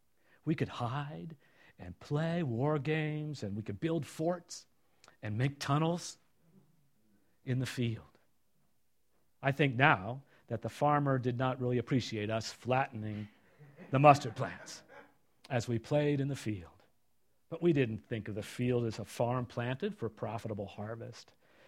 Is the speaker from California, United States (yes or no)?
yes; California, United States; I grew up in Northern California, south of San Francisco, in a very fertile area. It was called the Peninsula, down where Stanford University is